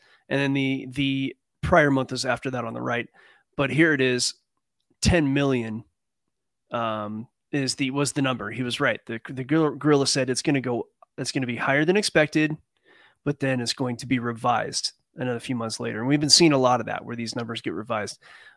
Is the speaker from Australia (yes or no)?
yes; Australia; I'm from Northern Australia, goddamn.